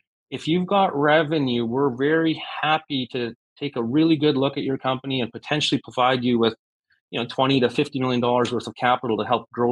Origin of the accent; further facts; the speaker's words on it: Canada; I don't even know if my home country of Canada necessarily has 10 fighter jets in their entire fleet.